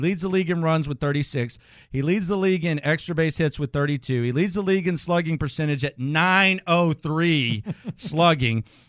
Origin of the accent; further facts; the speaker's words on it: India; Come on, man. I'm Indian.